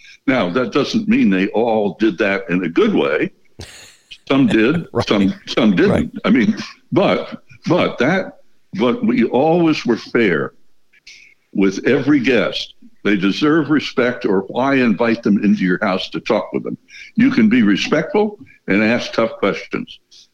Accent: United States; as a kid born and raised in the United States, I'd never been behind the Iron Curtain at that point

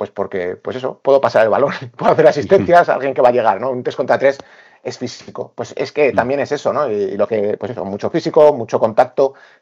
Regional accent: Zaragoza, Aragon, Spain; Ya sabes que soy de Zaragoza

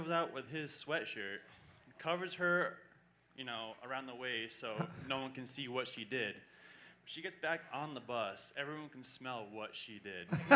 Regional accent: Griswold, Connecticut, United States; Yeah. Griswold, Connecticut.

